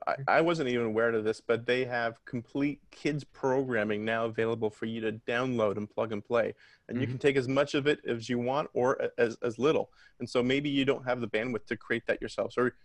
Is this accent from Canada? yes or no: yes; Canada; then hey, as a Canadian, I need to hear that. I need to hear my accent.